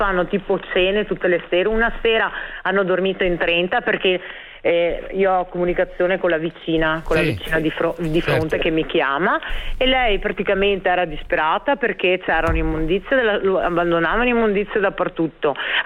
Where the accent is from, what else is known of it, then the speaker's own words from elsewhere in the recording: Sicily, Italy; anch'io sono scura, sono siciliana